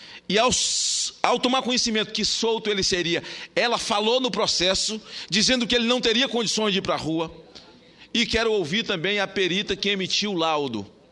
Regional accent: Northeast Region, Brazil; Eu vim do Nordeste ficar onde?

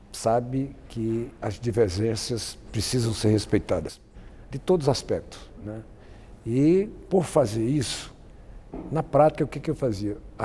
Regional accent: Ceará, Brazil; Eu, menino que venho lá do interior do Ceará, de classe média do interior

